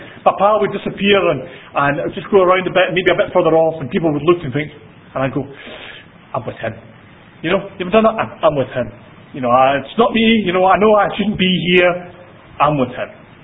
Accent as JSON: {"language": "English", "town": "Edinburgh", "region": "Scotland", "country": "United Kingdom", "said": "because, you know, like I'm from Edinburgh, and you like, you just don't push yourself to the front."}